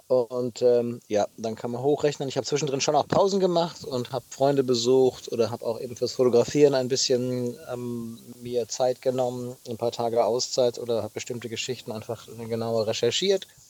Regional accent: Hanau, Hesse, Germany; Das ist eine Radreise, die ich von meiner Heimatstadt Hanau in Hessen gestartet habe.

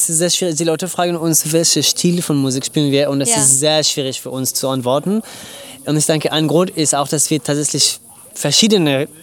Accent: Paris, Île-de-France, France; German is a second language; now in Berlin, Germany; Und ich komme aus Frankreich, aus Paris. Und ich bin seit ungefähr 10 Jahren, ein bisschen mehr, in Berlin.

